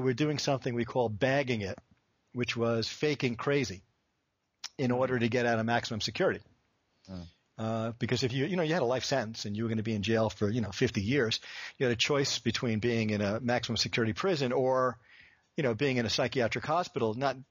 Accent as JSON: {"language": "English", "town": "New York City", "region": "New York", "country": "United States", "tie": "born or raised there", "said": "And I grew up in New York City in Queens, and I worked as a construction worker to pay for undergraduate school."}